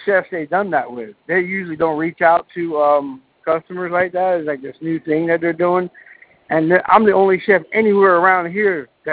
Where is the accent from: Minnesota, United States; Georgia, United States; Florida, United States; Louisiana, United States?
Florida, United States; Miami; now in Vero Beach, United States; So I'm from Miami originally. So I do what we do at home.